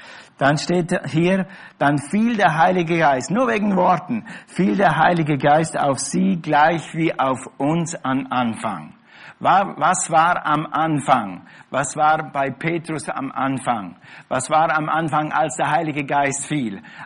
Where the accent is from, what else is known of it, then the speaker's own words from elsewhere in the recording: Switzerland; Bei mir war das so, wir waren ziemlich katholisch. Bei uns in der Schweiz sagt man fast stockkatholisch.